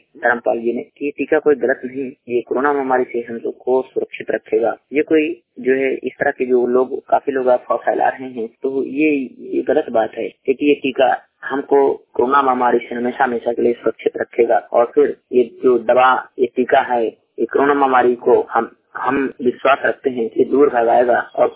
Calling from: Uttar Pradesh, India; मैं श्रमिक वाणी रिपोर्टर … लाबामा उत्तर प्रदेश से।

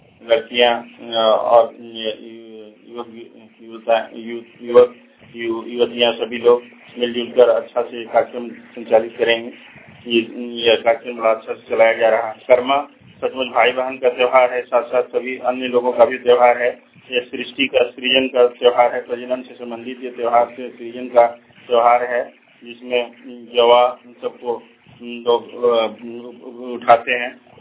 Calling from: Jharkhand, India; बोकारो झारखंड से बोल रहा हूँ।

